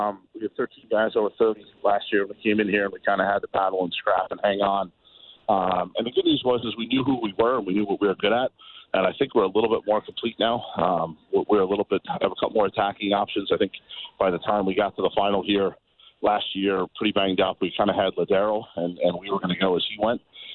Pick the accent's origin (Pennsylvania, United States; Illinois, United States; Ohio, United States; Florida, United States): Illinois, United States; Chicago; Hey, I grew up a Cubs fan. I'm from Chicago, so I'm used to this weather